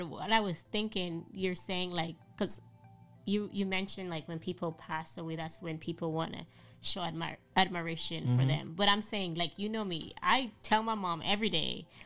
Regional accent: U.S. Virgin Islands; I was born in the Virgin Islands. So my mom stayed in Texas, and I stayed in the Virgin Islands

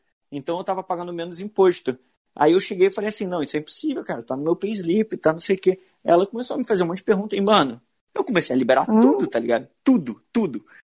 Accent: Brazil; Porque eu sou esperto, sou brasileiro.

